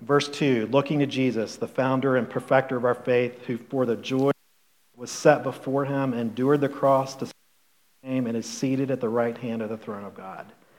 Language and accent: English; Charlotte, North Carolina, United States; I grew up in Charlotte in the 1970s and 80s.